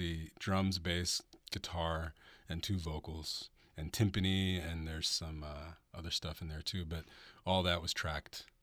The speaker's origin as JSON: {"language": "English", "town": "Ashland", "region": "Oregon", "country": "United States", "said": "And they were kind of surprised that I was from Ashland."}